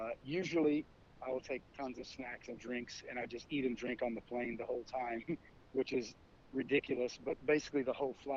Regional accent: Elizabethtown, Kentucky, United States; I'm from Elizabethtown, Kentucky.

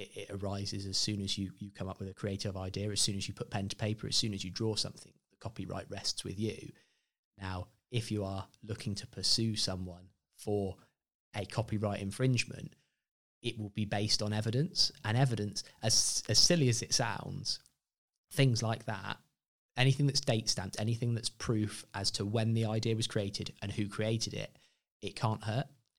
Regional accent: Yeovil, South West England, United Kingdom; now in Bournemouth, United Kingdom; I grew up in Yeovil for 18 years.

